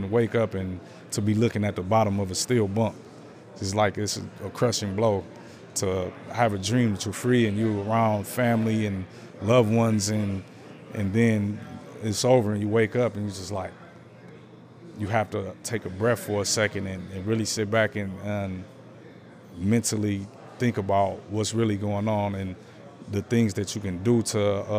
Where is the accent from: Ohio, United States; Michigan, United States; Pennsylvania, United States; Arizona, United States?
Michigan, United States; Saginaw; I'm from Saginaw, Michigan.